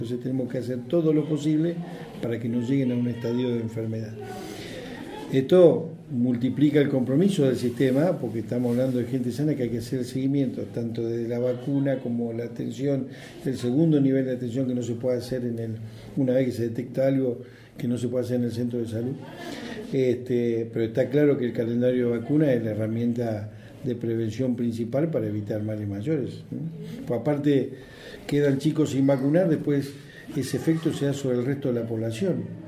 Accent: Maquinchao, Río Negro, Argentina; Yo, por ejemplo, soy nacido y criado en Maquinchao.

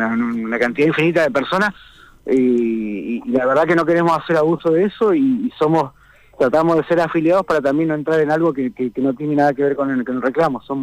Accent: Neuquén, Argentina; somos neuquinos

